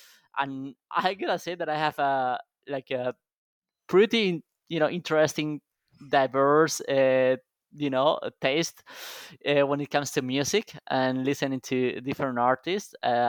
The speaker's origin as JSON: {"language": "English", "town": "Alicante", "region": "Valencian Community", "country": "Spain", "tie": "born or raised there", "also_born_or_lived": "Madrid", "moved": "as an adult", "lives_now": "Sydney, Australia", "said": "I was born in Alicante, which is a small city south of Valencia. So I lived there up until, when I was 21, then moved to Madrid, started to work at Deloitte in Madrid, and then moved to Sydney 9 years ago."}